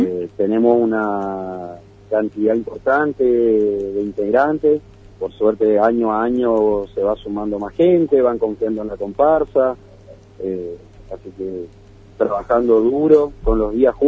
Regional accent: Corrientes, Argentina; Sí, en realidad nosotros, particularmente en mi caso, nosotros somos de Corrientes, así que sí, ya nacimos perteneciendo a una comparsa y ya llevamos, se puede decir, en la sangre y en el ADN esto.

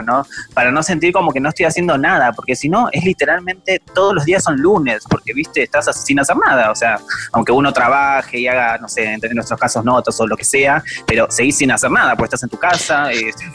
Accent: Buenos Aires Province, Argentina; yo soy del Fuerte Apache, por si no saben, obviamente

